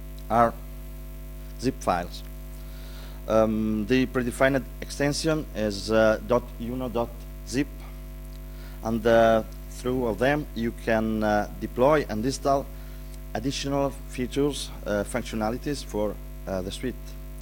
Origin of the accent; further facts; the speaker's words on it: Italy; and I come from Italy.